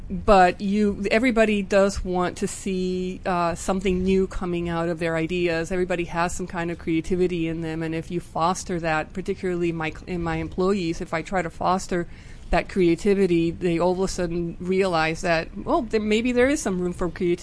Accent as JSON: {"language": "English", "town": "San Juan", "country": "Puerto Rico", "moved": "yes", "lives_now": "United States", "said": "I'm from San Juan, Puerto Rico."}